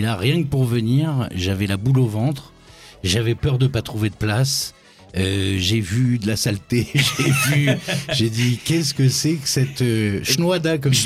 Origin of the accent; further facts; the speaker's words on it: Paris, Île-de-France, France; Je suis parisien, moi, je suis né à Paris.